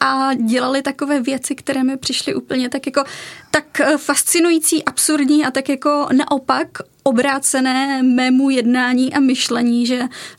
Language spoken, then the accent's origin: Czech; Moravský Krumlov, South Moravian Region, Czechia; já jsem se tam narodila jako v rámci tak, jak se narodíte v nemocnici, ale jinak jsem z Moravského Krumlova, což je mezi Brnem, Znojmem a z Jižní Moravy.